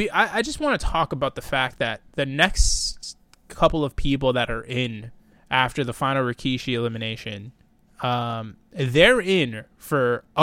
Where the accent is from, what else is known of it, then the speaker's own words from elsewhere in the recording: Boston, Massachusetts, United States; I'm from Boston, damn it. This is what we do.